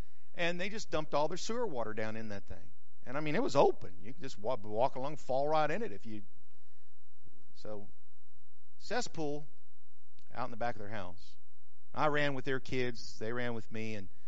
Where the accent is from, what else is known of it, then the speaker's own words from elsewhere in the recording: New Mexico, United States; I'm from New Mexico. I'm not from New York.